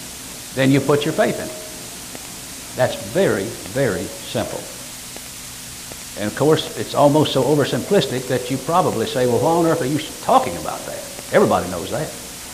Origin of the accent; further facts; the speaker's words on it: the South, United States; I am a Southerner and both my grandparents fought in the Confederate Army, great-great-grandparents